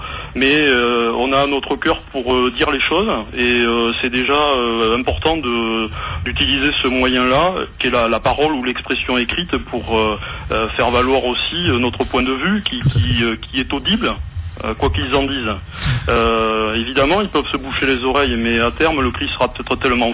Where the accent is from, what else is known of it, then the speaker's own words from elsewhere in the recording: Bordeaux, Nouvelle-Aquitaine, France; born there; je suis pas une pièce rapportée, je suis né à Bordeaux.